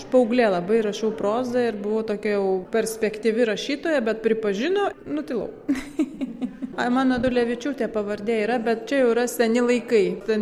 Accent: Anykščiai, Utena County, Lithuania; now in Ulvik, Norway; Aš kilusi iš Anykščių, literatūros sostinės, bet taip gyvenimas dabar nuvedė mane į kitą mažą, dar mažesnį miestelį Ulvike, vakarų Norvegijoje.

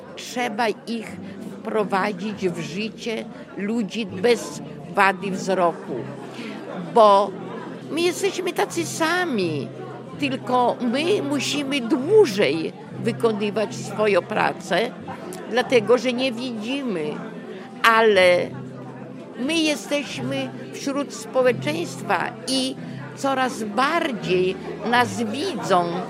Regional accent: Białystok, Podlaskie Voivodeship, Poland; I to wszystko chyba, co wyniosłam z domu, teraz realizuję i z Białegostoku.

